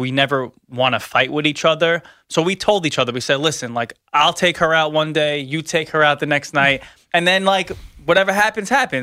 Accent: Staten Island, New York, United States; because I'm from Staten Island.

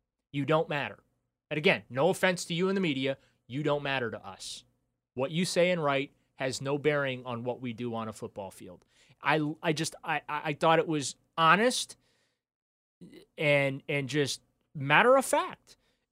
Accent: New Orleans, Louisiana, United States; born there; I was born in New Orleans, so yeah.

